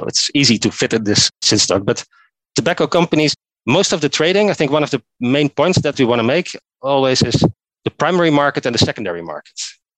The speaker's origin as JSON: {"language": "English", "country": "Norway", "second_language": "English", "said": "I come from Norway"}